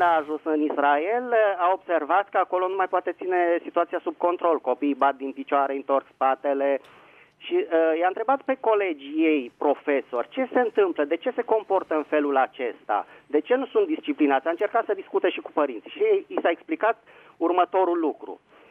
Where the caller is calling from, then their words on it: Bucharest, Romania; din București.